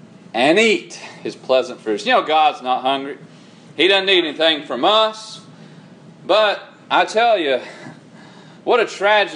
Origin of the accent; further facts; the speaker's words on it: California, United States; born there; I was born, y'all forgive me, in California. I was born in the San Joaquin Valley.